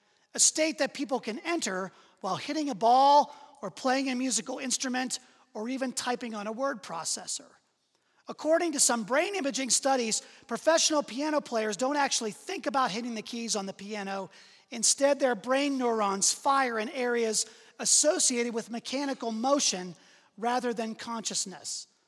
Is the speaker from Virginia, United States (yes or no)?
no; Pittsburgh, Pennsylvania, United States; My hometown Pittsburgh Penguins are on the march toward the Stanley Cup.